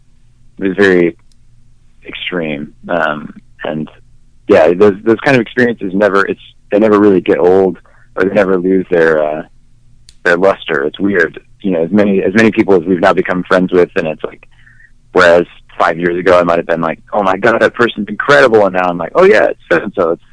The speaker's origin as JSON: {"language": "English", "town": "Austin", "region": "Texas", "country": "United States", "said": "we're from Austin and we're sort of isolated geographically from the rest of the world."}